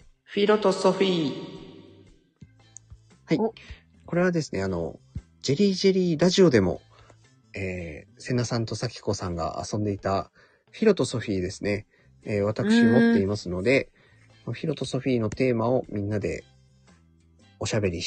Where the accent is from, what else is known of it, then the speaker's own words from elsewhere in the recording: Okinawa, Japan; 我々は、まあ、ウチナーンチュですので。